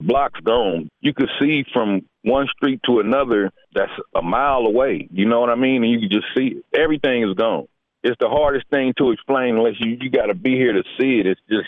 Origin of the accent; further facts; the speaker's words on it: Altadena, California, United States; Growing up in Altadena, I grew up in Altadena. It was a black community.